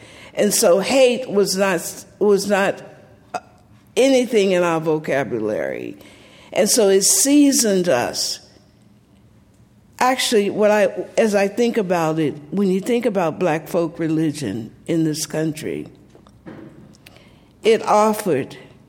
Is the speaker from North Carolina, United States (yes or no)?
no; Columbus, Georgia, United States; How do I describe? I grew up in the heart of Southern apartheid